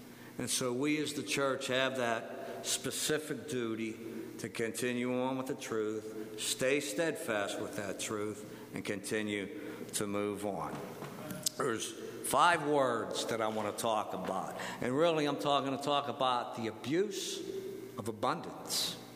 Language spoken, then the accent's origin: English; United States; I'm very grateful that I'm an American. I'm grateful that I was born in this country.